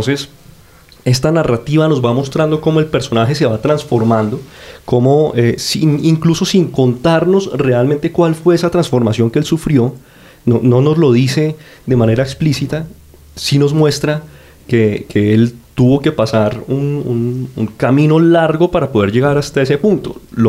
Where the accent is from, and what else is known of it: Colombia